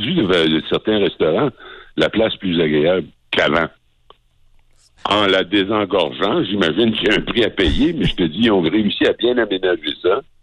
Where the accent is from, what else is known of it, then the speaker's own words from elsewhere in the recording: Rimouski, Quebec, Canada; Je comprends que c'est extrêmement difficile d'être à Québec ou à Rimouski, ma ville natale